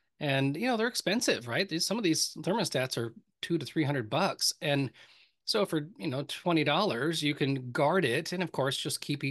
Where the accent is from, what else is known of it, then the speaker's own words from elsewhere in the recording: Minnesota, United States; I grew up in Minnesota with a bunch of, Scandinavians.